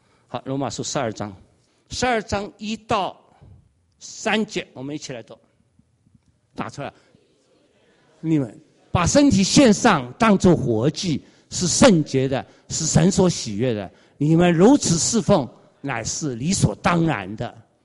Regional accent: China; 我们中国人都是荣耀的教会

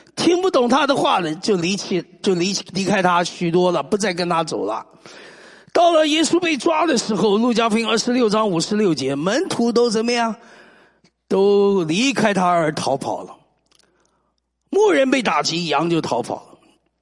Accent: United States; 我接到美国我老家一个电话

